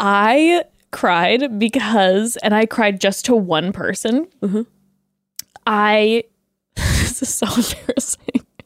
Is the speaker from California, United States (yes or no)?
yes; Palm Springs, California, United States; That's my hometown.